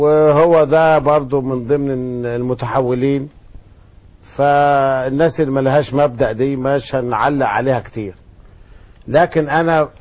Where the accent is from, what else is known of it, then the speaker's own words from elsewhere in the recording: Egypt; فنزل ترانزيت عندنا في مصر من حظنا الاسود